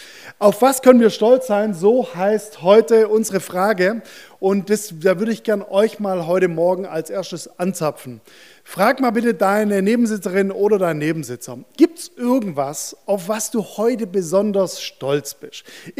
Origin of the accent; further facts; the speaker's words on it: Stuttgart, Baden-Württemberg, Germany; Ah, da sind wir Stuttgarter richtig stolz drauf.